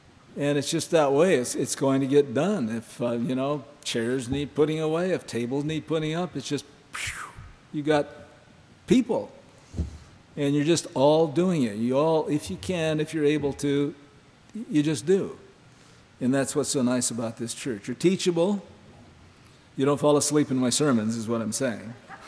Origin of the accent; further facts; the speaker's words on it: Montana, United States; And I said, I'm from Montana. I said, this is not a snowstorm.